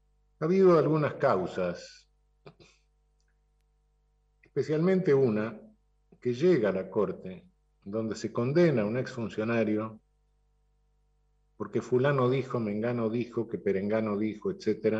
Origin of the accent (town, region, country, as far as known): Buenos Aires, Argentina